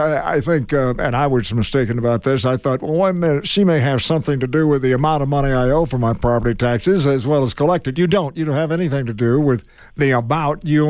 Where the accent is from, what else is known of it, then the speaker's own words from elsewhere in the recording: Tucson, Arizona, United States; in my hometown of Tucson, Arizona, or any place that I would have an opportunity to make a choice between the two.